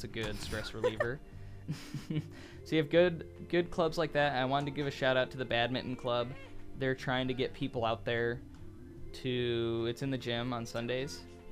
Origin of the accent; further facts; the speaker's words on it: Los Angeles, California, United States; but you have to remember we're from Los Angeles. We've never used public transportation.